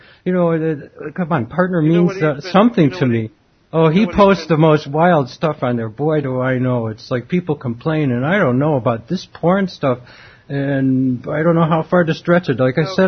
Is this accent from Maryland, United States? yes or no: no; New York, United States; I was from New York.